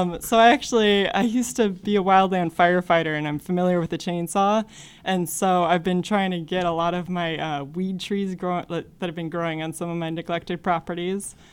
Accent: Chicago, Illinois, United States; Well, I'm actually not. I grew up in Chicago, but my Norwegian ancestors settled in Paxton in the late 1800s

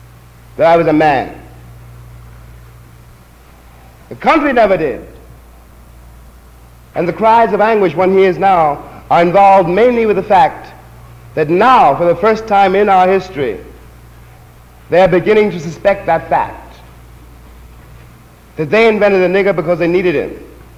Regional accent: United States; born there; And then, of course, since I was born in America, I had to watch those people very carefully

